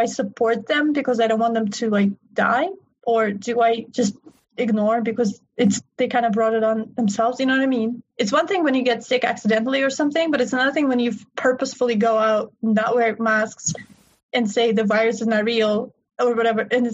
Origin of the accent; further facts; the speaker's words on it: Russia; English is a second language; now in United States; I'm from Russia originally, and I don't particularly talk to many people there anymore.